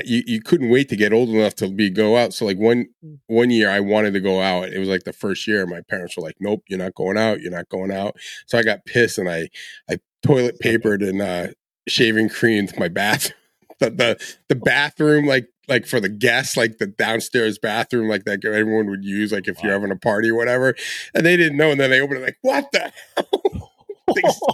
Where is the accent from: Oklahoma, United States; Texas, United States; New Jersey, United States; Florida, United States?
New Jersey, United States; So I grew up in New Jersey, and we have a thing called, they call it Cabbage Night or Goosey Night.